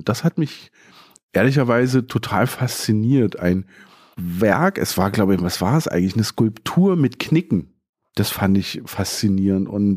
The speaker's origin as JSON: {"language": "German", "town": "Dresden", "region": "Saxony", "country": "Germany", "tie": "born or raised there", "said": "Also ich bin in Dresden aufgewachsen"}